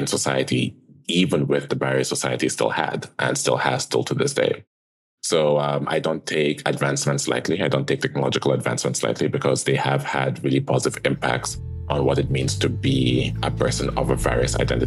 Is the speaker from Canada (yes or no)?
yes; Western Canada, Canada; And then, as a Canadian, we live in the second largest country in the world.